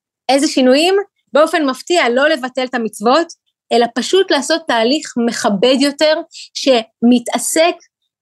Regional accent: Ukraine; now in Israel; ואני ילידת אוקראינה. כשאני עליתי לארץ בשנת 91, זה היה אחרי שהמדינה שבה גדלתי ונולדתי הייתה 70 שנה תחת דיכוי דתי אינטנסיבי.

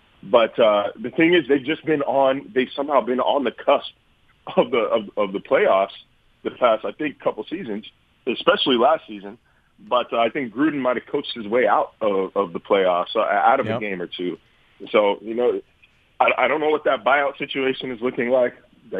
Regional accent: Sacramento, California, United States; Like, I'm already a Sacramento Kings fan, and I'm not abandoning them because that's my hometown.

